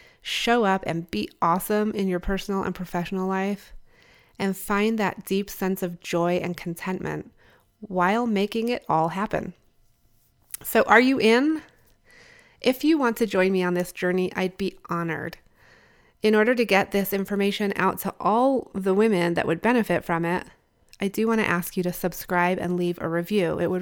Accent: England, United Kingdom; You know, I grew up in England in middle school and high school, and it's just kind of a way of life in England.

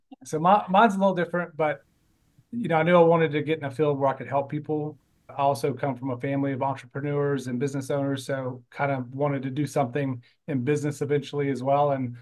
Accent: Florida, United States; now in Gainesville, United States; Florida. Panhandle of Florida.

